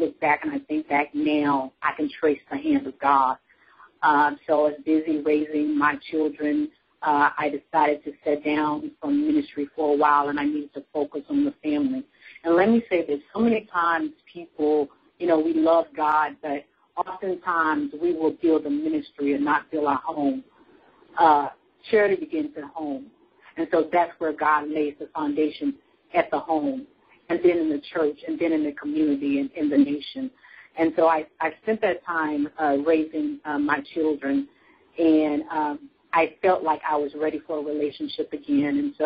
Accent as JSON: {"language": "English", "town": "Union City", "region": "Tennessee", "country": "United States", "tie": "born there", "moved": "yes", "said": "I was born in Union City, Tennessee, and got married very young and moved to the Washington, D.C. area."}